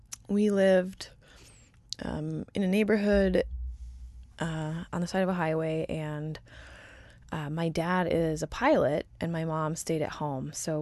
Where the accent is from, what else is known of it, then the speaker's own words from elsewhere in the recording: San Antonio, Texas, United States; also born or lived in Columbus, Mississippi; So I was born on an Air Force base, and so I didn't live there very long, and I don't remember it, but we moved shortly after to San Antonio, Texas, and I lived th